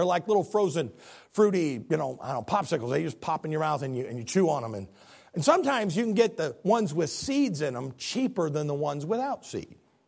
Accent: the North, United States; I'm from the North, we call it a Coke.

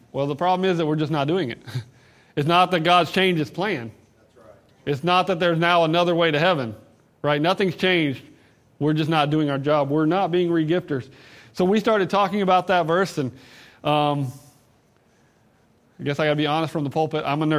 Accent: Georgia, United States; I know that sounds simple, but I'm from Georgia, so you'll have to excuse me.

